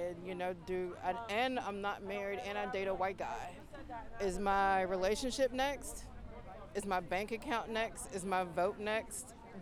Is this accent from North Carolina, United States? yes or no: yes; Leland, North Carolina, United States; I'm from Leland. I'm right here. I'm from here.